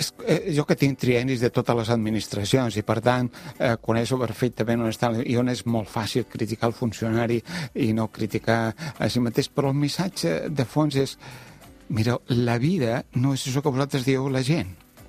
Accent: Occitania, France; i que a més som francesos. No som de la grandeur francesa, no som de la grandeur catalana, però som catalans

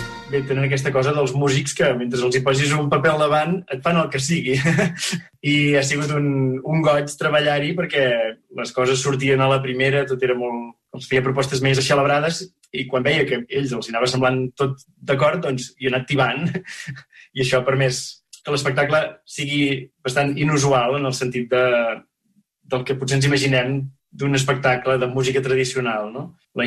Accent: Ullastrell, Catalonia, Spain; now in Terrassa, Spain

